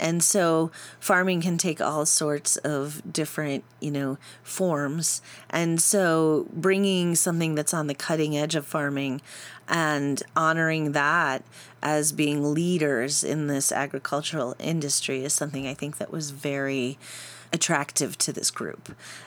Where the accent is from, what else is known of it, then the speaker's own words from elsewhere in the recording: Michigan, United States; Well, I grew up in Michigan and outside of Detroit